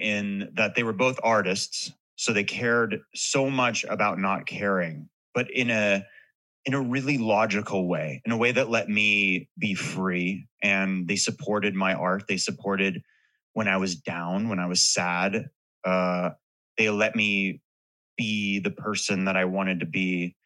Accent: Hollywood, California, United States; I grew up in Hollywood.

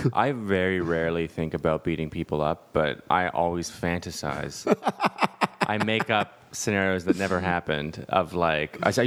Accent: Canada; We're from Canada

